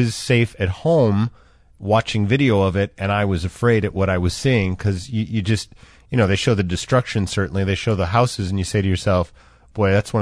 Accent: Oak Forest, Illinois, United States; I grew up in Oak Forest, and it's in the southwest suburbs, and when we moved there, it was one of several places in the area that they referred to as Tornado Alley.

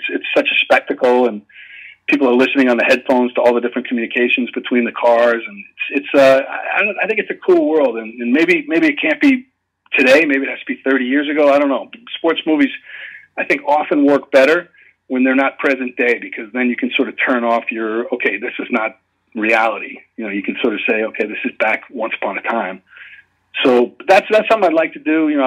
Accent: Shoreham, New York, United States; I grew up in Shoreham on Long Island, and in Riverhead, there was a thing called the Riverhead Raceway.

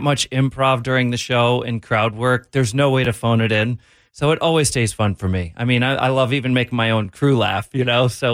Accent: Rhode Island, United States; Rhode Island.

